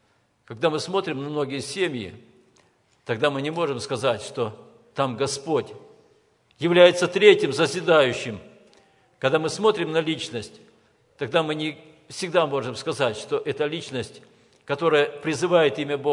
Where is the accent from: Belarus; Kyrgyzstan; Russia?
Kyrgyzstan; moved away; Я родился и вырос в Киргизии